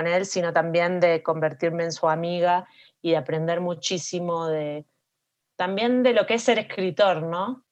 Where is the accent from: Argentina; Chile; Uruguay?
Uruguay; Montevideo; born there; Sí, yo nací en Montevideo